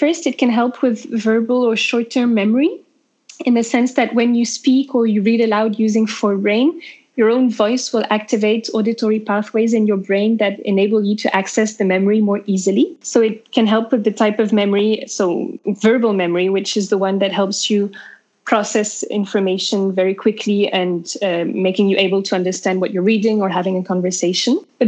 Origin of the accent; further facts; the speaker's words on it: France; accent: French; English is a second language; I'm the same with my French accent.